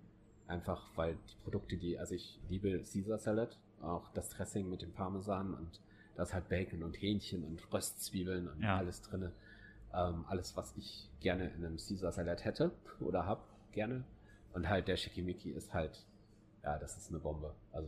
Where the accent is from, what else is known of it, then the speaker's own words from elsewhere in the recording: Hesse, Germany; als ich nach Holsterhausen gekommen bin, ich bin ursprünglich komme ich noch nicht mal aus Nordrhein-Westfalen. Ich bin eigentlich in Hesse.